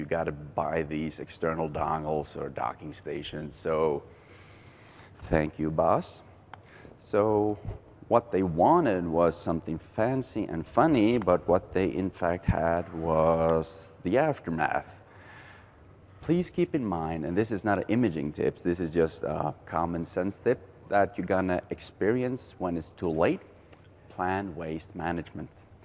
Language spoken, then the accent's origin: English; Norway; so I'm from Norway.